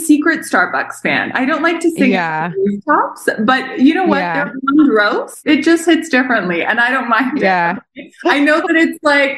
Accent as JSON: {"language": "English", "town": "Toronto", "region": "Ontario", "country": "Canada", "lives_now": "Mexico City, Mexico", "said": "I'm from Toronto, Canada, but I basically live everywhere. Right now, I live in Mexico City"}